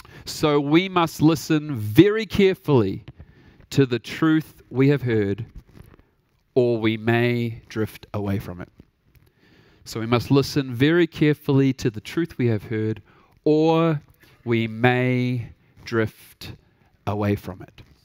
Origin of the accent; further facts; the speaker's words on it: New Zealand; As Ted so wonderfully said, we are from New Zealand.